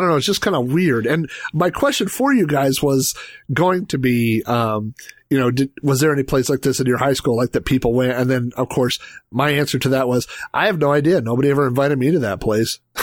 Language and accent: English; Oklahoma, United States; because I grew up in Oklahoma, so wherever you park, you can see for like 12 miles.